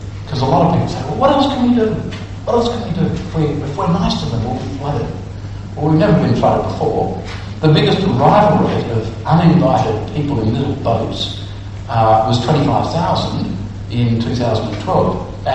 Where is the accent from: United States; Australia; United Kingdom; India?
Australia; just travel overseas and introduce yourself to people as an Australian and hear how people respond to what they know we are doing.